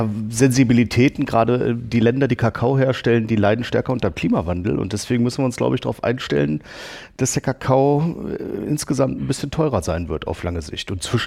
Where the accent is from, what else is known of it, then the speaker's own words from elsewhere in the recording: Wolfenbüttel, Lower Saxony, Germany; Nee, ich komme aus Wolfenbüttel. Direkt aus dem Zonenrandgebiet